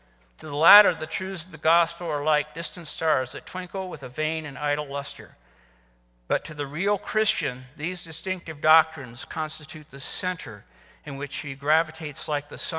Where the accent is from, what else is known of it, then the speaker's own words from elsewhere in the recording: Indiana, United States; now in Virginia, United States; That's a Virginia expression I've learned. I'm actually from Indiana. We don't say y'all. We say you all.